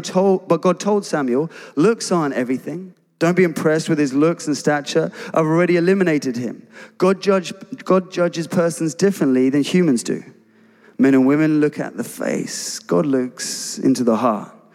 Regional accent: England, United Kingdom; Like, I'm English.

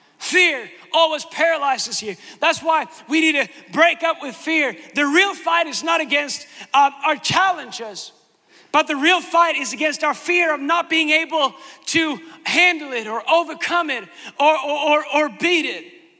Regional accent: United States; now in Sweden; I came from America, the land of great service, to Sweden where no one knows what service is.

